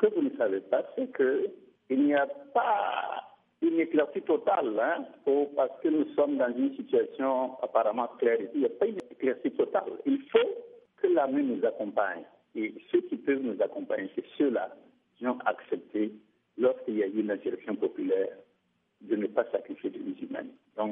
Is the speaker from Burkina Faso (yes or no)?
yes; Burkina Faso; nous sommes tous des Burkinabés et nous avons comme objectif de faire de notre pays un pays solidaire